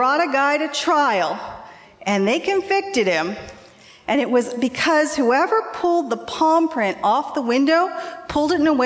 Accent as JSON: {"language": "English", "town": "Ventura", "region": "California", "country": "United States", "said": "I'm from up the coast a little ways. Ventura."}